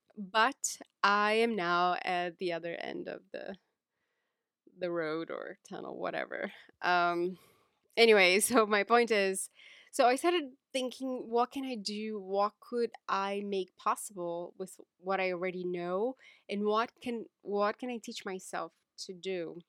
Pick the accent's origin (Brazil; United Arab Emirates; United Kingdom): Brazil; now in New York City, United States; I have always been a freelancer in New York City. I'm originally from Brazil.